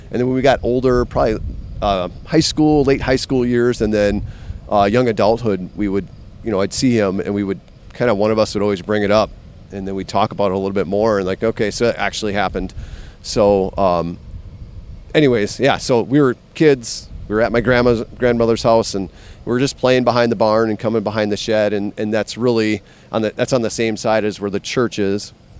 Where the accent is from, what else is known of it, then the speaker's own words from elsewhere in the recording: Wisconsin, United States; I grew up in Wisconsin my whole life. Grew up in between Chilton and Hilbert on a farm.